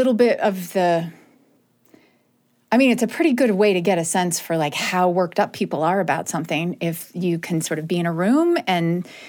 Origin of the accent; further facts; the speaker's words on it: Provo, Utah, United States; Before Congress, he was the mayor of my hometown, Provo, Utah.